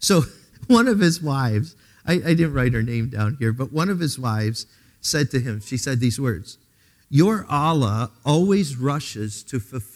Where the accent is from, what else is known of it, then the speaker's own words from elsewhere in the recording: Pennsylvania, United States; Listen, I'm from Pennsylvania, right?